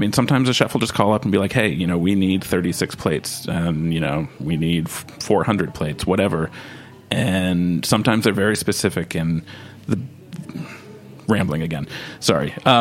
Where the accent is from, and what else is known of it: New York, United States; born or raised there